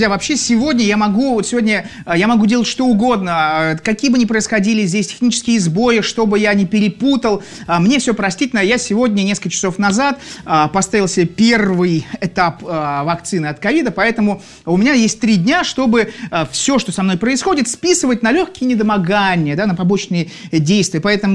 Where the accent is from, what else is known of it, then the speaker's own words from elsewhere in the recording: Saint Petersburg, Russia; Нет, я из Петербурга. Я нахожусь в данный момент в Санкт-Петербурге, в замечательном городе Святого Петра.